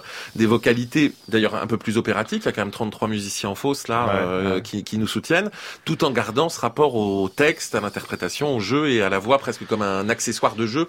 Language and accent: French; Lille, Hauts-de-France, France; Je viens des Hauts-de-France, de Lille